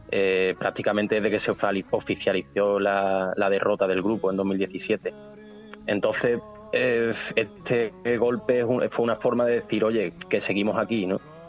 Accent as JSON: {"language": "Spanish", "town": "Seville", "region": "Andalusia", "country": "Spain", "said": "Yo soy de Sevilla."}